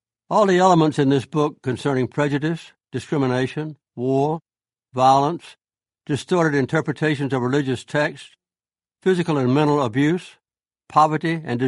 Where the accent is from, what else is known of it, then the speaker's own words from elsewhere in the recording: Deep South, United States; I saw the ravages of racial prejudice as I grew up in the Deep South